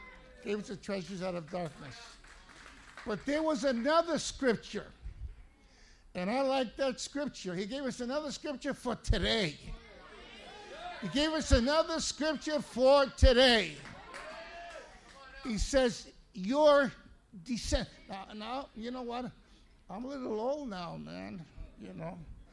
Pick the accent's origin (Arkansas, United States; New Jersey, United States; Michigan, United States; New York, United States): New York, United States; So I come from New York, and I don't know anything about Chicanos, and I don't know anything about the language.